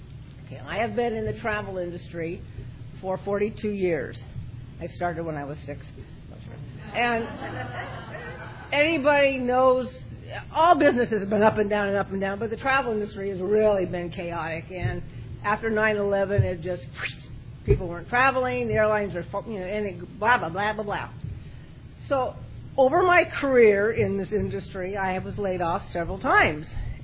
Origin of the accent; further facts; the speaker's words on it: Torrance, California, United States; I'm from Torrance.